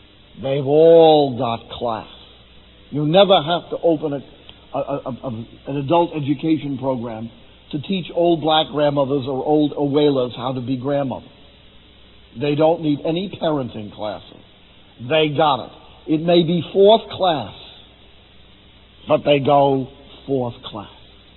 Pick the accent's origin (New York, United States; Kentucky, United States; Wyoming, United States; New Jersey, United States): New York, United States; New York City; See, I'm a New Yorker, the Big Apple.